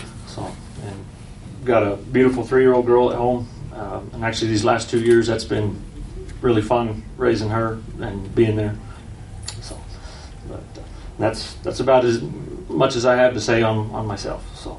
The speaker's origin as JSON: {"language": "English", "town": "Alamogordo", "region": "New Mexico", "country": "United States", "tie": "born or raised there", "said": "I was born and raised in Alamogordo. Been here my whole life. Got four generations of family that are still living here in Alamogordo."}